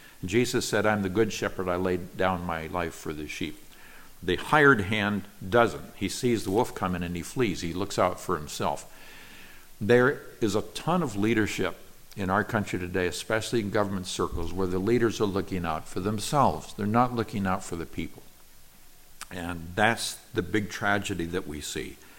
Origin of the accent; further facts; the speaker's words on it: Nigeria; I grew up in Nigeria, West Africa, one of the nations from which the slaves were taken into the slave trade, both in the United States and Britain.